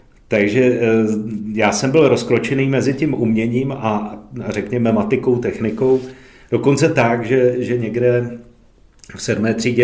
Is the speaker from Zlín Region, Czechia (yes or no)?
yes; Zlín, Zlín Region, Czechia; Vyrůstal jsem ve Zlíně